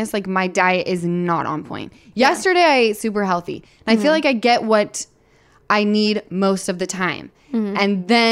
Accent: Utah, United States; All right, I'm from Utah.

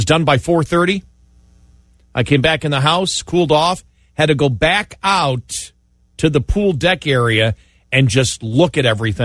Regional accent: New York, United States; And where I grew up in New York, it was the thick Kentucky bluegrass.

